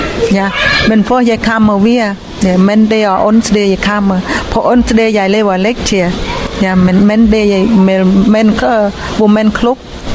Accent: Cambodia; Danish is a second language; Jeg kommer fra Kambodja.

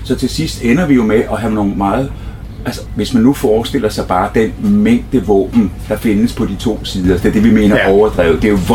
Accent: Capital Region of Denmark, Denmark; Jeg kommer fra Bornholm

